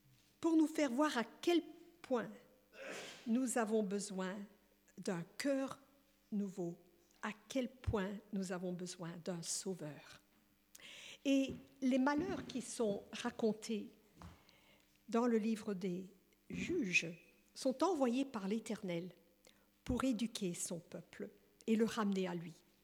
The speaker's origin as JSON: {"language": "French", "country": "Burundi", "tie": "born or raised there", "said": "mes parents étaient américains, missionnaires au Burundi, et j'ai grandi là-bas, en Afrique."}